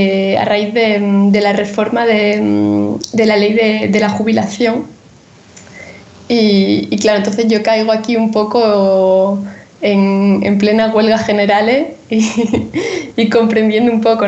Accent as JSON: {"language": "Spanish", "town": "Granada", "region": "Andalusia", "country": "Spain", "moved": "yes", "lives_now": "Paris, France", "said": "yo vengo de Granada y siempre había estado viviendo en Granada, a llegar aquí a París"}